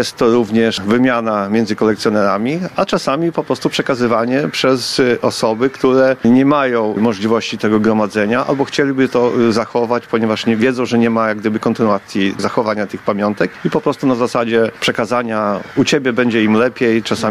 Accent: Biała Podlaska, Lublin Voivodeship, Poland; na przykład jednostki związane z Białą Podlaską, z moim rodzinnym miastem

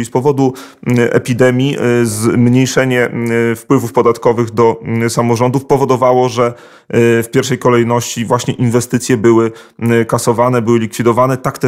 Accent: Biała Podlaska, Lublin Voivodeship, Poland; Na przykład moje rodzinne miasto Biała Podlaska otrzymało ponad 10 milionów złotych.

